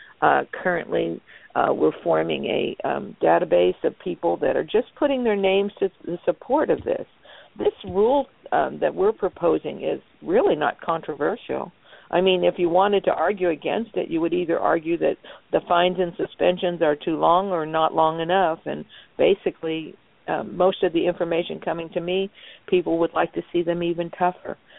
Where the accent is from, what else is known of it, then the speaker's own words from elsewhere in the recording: New York City, New York, United States; I mean, I'm originally from New York and the city part, so it's just something that it is you.